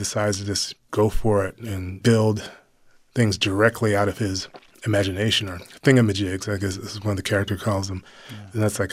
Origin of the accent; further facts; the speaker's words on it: Missouri, United States; Well, I myself was born and raised in Missouri, but I've spent a lot of time in Harlem.